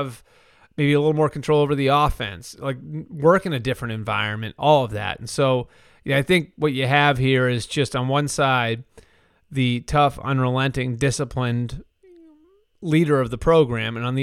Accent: Massachusetts, United States; And I live, you know, I live about a half hour outside of Boston. I grew up 20 minutes outside of Boston.

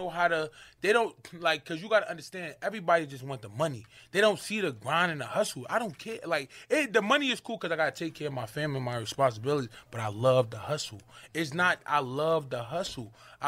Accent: Irvington, New Jersey, United States; I'm from Irvington, New Jersey.

